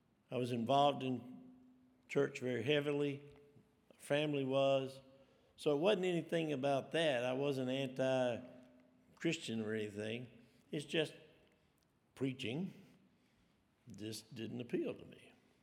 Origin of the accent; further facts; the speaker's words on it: Selma, Alabama, United States; the hometown I grew up in Selma, Alabama. Well, I grew up in the country, actually worked on the farm